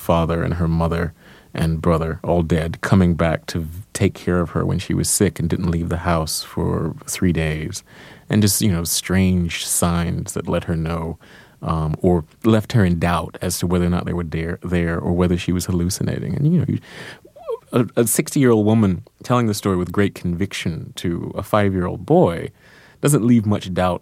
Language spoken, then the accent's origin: English; North Carolina, United States; because you didn't see any writers when you were growing up in Duplin County.